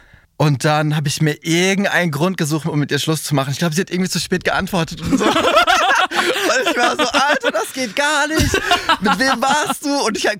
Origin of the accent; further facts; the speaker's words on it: Freiburg, Baden-Württemberg, Germany; also ich komme aus Freiburg und Ja, da ging das nicht so. Also als Kanake und Kurde und gay sein.